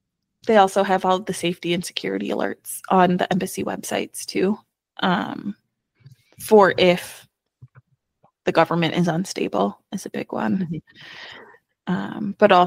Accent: United States; I would not, as an American, I would not let my kids travel alone here in America.

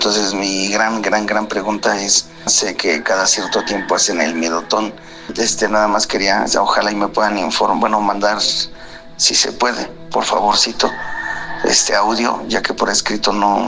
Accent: Cuajimalpa, Mexico City, Mexico; Yo soy de la Ciudad de México y soy de la Alcaldía de Coajimalpa

